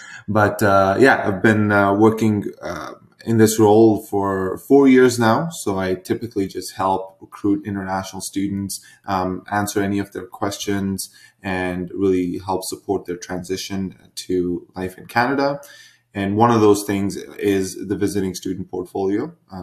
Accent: India; moved away as an adult; So I was born in India, I was there through high school and then a couple of years after, and I just don't like the hot and humid atmosphere.

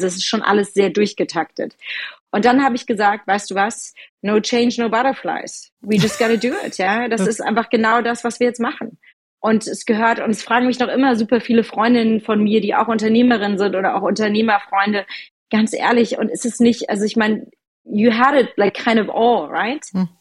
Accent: Frankfurt, Hesse, Germany; born there; Ich bin in Frankfurt geboren

